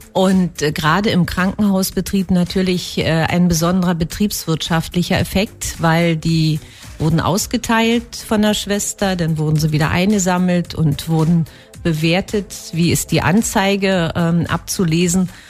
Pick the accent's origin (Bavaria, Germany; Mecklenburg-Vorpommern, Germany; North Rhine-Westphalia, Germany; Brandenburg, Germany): Brandenburg, Germany; Brandenburg an der Havel; also born or lived in Genthin; Stadt Brandenburg an der Havel seit 1966 nicht nur mein Lebensmittelpunkt, sondern es ist meine Heimat geworden. Ich bin ja in Gentin, heute Sachsen-Anhalt, geboren und bin dann aufgrund des Todes meiner Mutti mit meinem Vater und meinem Bruder nach Brandenburg an der Havel gezogen